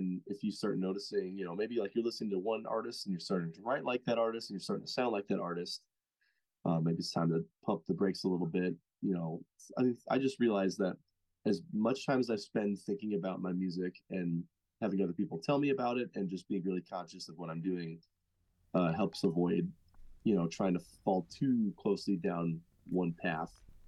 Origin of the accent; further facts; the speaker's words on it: Midwest, United States; what are ways that growing up in the Midwest maybe altered my life